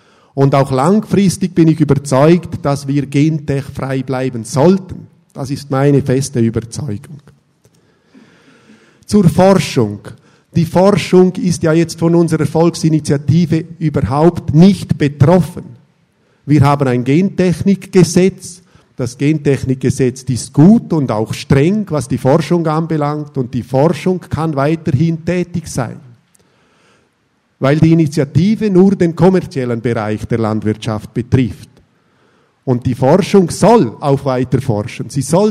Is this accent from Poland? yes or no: no; Grisons, Switzerland; für mich als Bündner aus einem Bergkanton